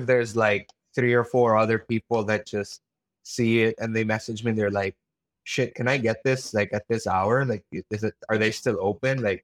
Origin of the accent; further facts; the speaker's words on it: Manila, Metro Manila, Philippines; also born or lived in Baguio, Philippines; So I was born in Baguio and I was raised in Manila. So I spent almost no time in India.